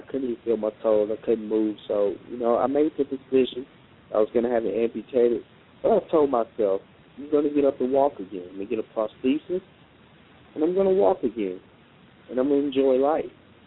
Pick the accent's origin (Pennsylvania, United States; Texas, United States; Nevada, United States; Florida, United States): Texas, United States; Lufkin; I'm from Lufkin, Texas. It's a very small town in Texas.